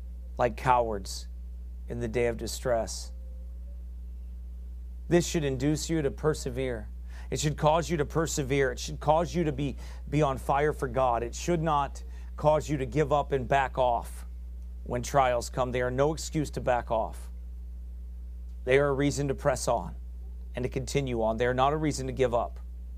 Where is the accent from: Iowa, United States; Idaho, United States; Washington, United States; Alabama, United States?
Iowa, United States; How'd you know I was from Iowa? Must be the accent.